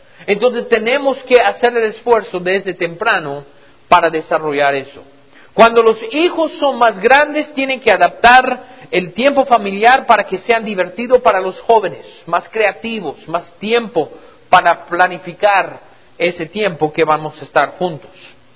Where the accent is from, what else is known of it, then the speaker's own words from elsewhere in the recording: United States; son importantes para nosotros siendo norteamericanos